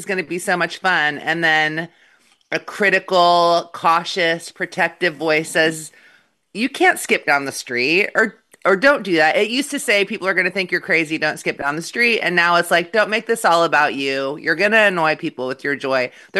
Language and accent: English; Midwest, United States; Now, I grew up in the Midwest.